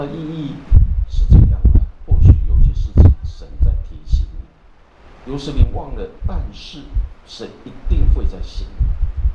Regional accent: Taichung, Taiwan; 那回到我家乡后，突然我们是在台中，台中就是台湾的中部

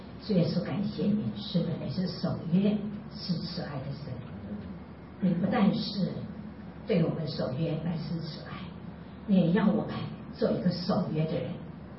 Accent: Taiwan; 一生就是为中国人，为我们台湾人，在效力

